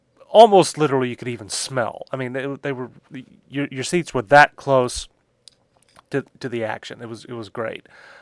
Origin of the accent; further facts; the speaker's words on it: Houston, Texas, United States; I grew up in Houston, not all that far from the Astrodome.